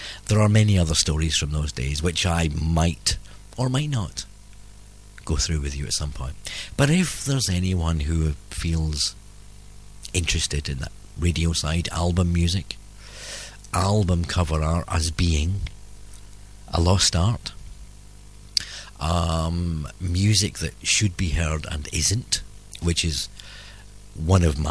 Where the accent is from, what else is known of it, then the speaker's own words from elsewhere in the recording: Glasgow, Scotland, United Kingdom; now in London, United Kingdom; I know I don't sound like a Crouch Ender. I'm originally from Glasgow, but I've been a Crouch Ender now for over 15 years. So I kind of consider myself a local.